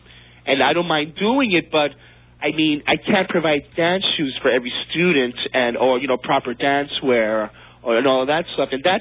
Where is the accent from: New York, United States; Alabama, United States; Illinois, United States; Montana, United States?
New York, United States; So the fact that I'm Hispanic, I grew up in New York.